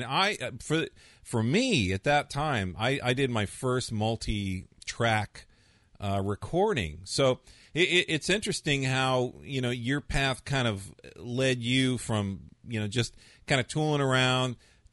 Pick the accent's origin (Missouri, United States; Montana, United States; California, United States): California, United States; San Bernardino; born there; I was born in San Bernardino, and I've tried to forget about that.